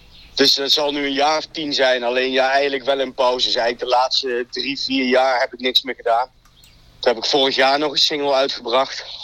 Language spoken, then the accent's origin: Dutch; Nijmegen, Gelderland, Netherlands; born there; now in Diegen, Netherlands; 45 jaar, woonachtig in Diegen, geboren in Nijmegen.